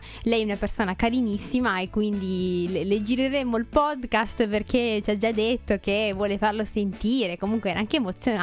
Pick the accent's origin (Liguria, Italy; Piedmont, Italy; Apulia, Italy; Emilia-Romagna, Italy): Piedmont, Italy; Collegno; Nel mio paese, nel mio paesino.